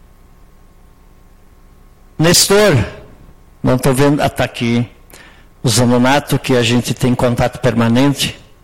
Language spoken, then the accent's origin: Portuguese; Barão, Rio Grande do Sul, Brazil; born there; no nosso município de Barão, onde eu nasci. Onde eu nasci? Nasci no hospital de Barão. Minha mamãe me deu a vida lá em Barão, no hospital, que era o nosso distrito, né? Era o nosso distrito, nós éramos do Sagrado Coração, que pertencíamos a Barão, e por sua vez, Montenegro. 1953.